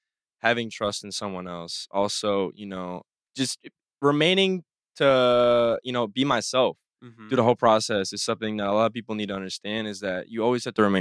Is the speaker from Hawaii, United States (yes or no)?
no; South Dakota, United States; We are both going back to my hometown of South Dakota, because my family is going to be throwing a party to congratulate us.